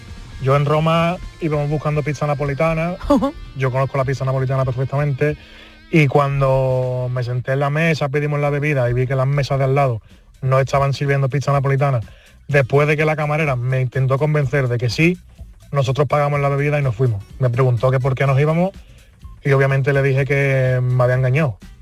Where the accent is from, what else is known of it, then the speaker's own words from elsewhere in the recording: Mairena, Andalusia, Spain; now in Barcelona, Spain; yo soy de Mairena, pero vivo en Barcelona.